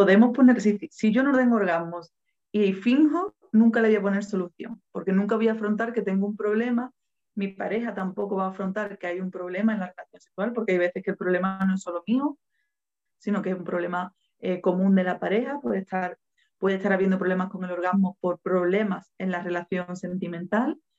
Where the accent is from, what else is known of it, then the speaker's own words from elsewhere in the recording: San Fernando, Andalusia, Spain; Yo vivo en el sur de España, yo soy de San Fernando, un pueblo de la provincia de Cádiz, en Andalucía, al sur.